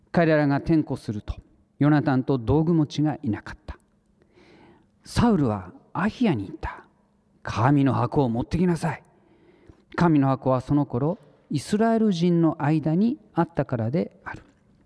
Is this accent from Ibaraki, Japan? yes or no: yes; Ibaraki, Japan; 茨城県で生まれ育った私にとって、この県民の日というのはもう子供の頃から実に貴重な、そして大切な休みの日でありました。